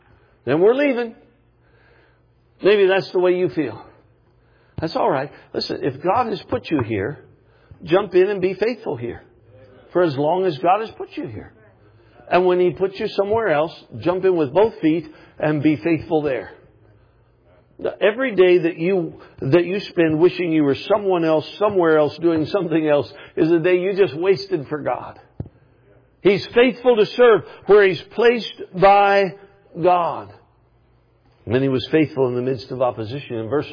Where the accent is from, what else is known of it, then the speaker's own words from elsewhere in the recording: Alaska, United States; I'm from Alaska. You know that. Lived in Alaska all my life.